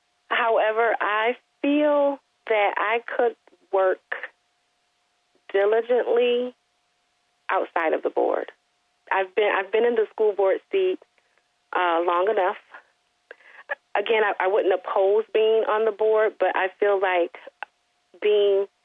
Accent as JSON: {"language": "English", "town": "Albion", "country": "United States", "tie": "born or raised there", "said": "I was born and raised in Albion, and my heart is in this community and with these parents and with these children."}